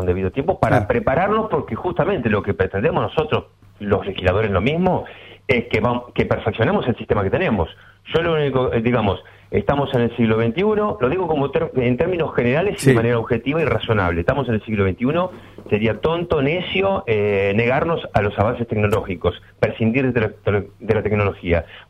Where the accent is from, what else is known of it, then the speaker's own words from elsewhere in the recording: Argentina; como buenos argentinos que nos conocemos